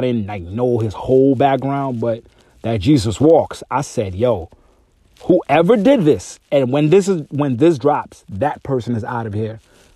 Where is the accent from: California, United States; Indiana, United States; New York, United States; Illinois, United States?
New York, United States; Brooklyn; whether it's coming up in industry, you know, just growing up in Brooklyn.